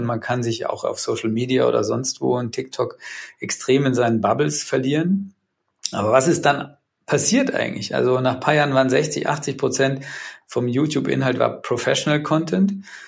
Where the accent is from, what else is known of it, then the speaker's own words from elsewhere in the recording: Munich, Bavaria, Germany; wir sind ja Münchner